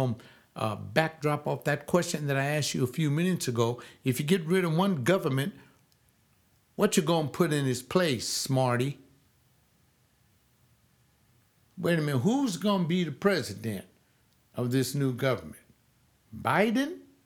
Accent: Los Angeles, California, United States; I was born and reared in Los Angeles.

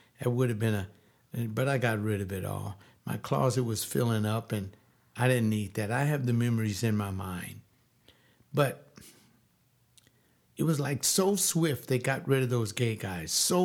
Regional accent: Watts, California, United States; He's from Belize, and I'm from Watts.

